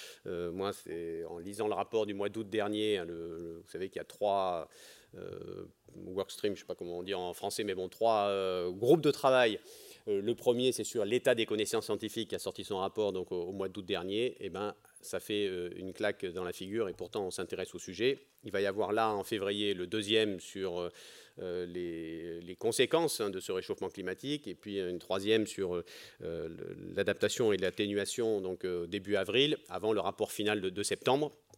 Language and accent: French; Pyrenees, France; puisque vous savez que je viens des Pyrénées